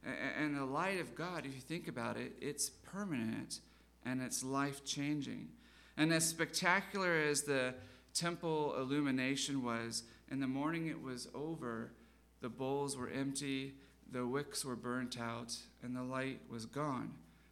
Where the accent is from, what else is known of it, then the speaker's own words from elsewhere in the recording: South Africa; I grew up in South Africa, as you know, and we had a black and white television.